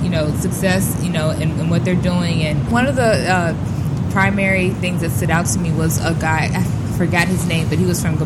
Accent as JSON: {"language": "English", "town": "Tuskegee", "region": "Alabama", "country": "United States", "lives_now": "Monterey, United States", "said": "I'm from Tuskegee, Alabama"}